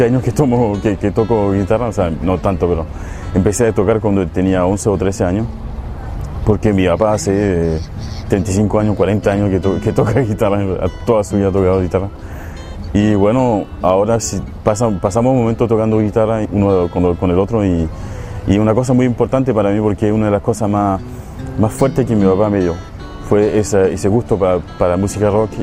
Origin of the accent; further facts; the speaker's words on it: Chile; Y yo le digo: yo soy chileno.